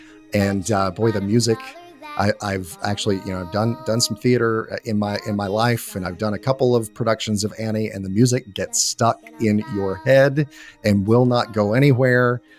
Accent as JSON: {"language": "English", "town": "Atlanta", "region": "Georgia", "country": "United States", "tie": "born or raised there", "said": "40,000 complaint letters sent in anger to Coca-Cola headquarters here in my hometown of Atlanta."}